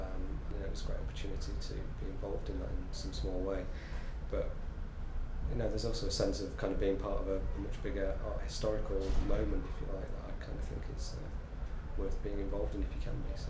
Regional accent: Leeds, Yorkshire and the Humber, United Kingdom; 39, and I'm from Leeds, West Yorkshire.

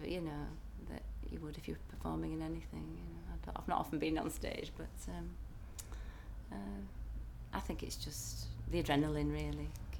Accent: Leyland, North West England, United Kingdom; moved away as an adult; also born or lived in Chorley; I grew up in Lancashire. Till I was 18 in Leyland, and then I left to come to university, and then my parents moved to between Chorley and Blackburn. Now I was born in Chorley, Lancashire.

